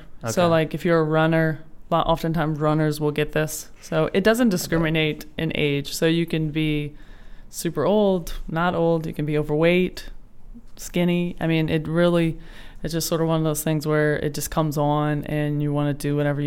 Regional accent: Donaldsonville, Louisiana, United States; in my hometown of Donaldsonville.

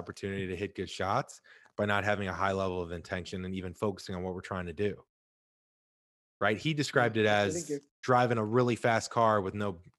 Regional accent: St. Louis, Missouri, United States; I'm from St. Louis originally, both be in town for something, and we were able to play together.

